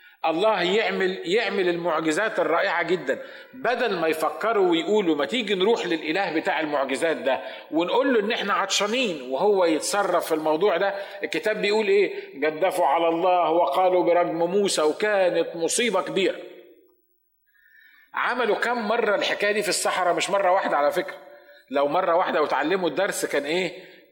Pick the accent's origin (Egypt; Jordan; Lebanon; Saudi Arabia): Egypt; Upper Egypt; والحمار عندنا في الصعيد